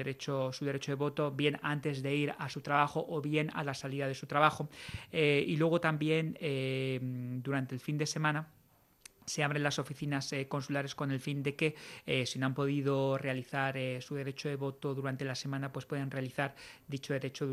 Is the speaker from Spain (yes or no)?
yes; Region of Murcia, Spain; now in New York, United States; sí somos varios murcianos que estamos viviendo en Nueva York